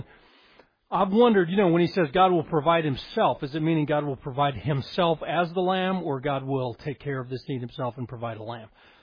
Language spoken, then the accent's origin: English; Colorado, United States; You know, I grew up in Colorado. We would see rodeos.